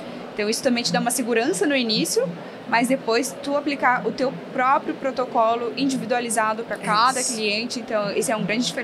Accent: Florianópolis, Santa Catarina, Brazil; É que eu sou de Floripa, tá?

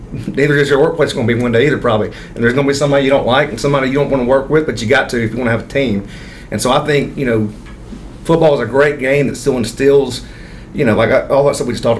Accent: Birmingham, Alabama, United States; I grew up in Birmingham and played for some great coaches there.

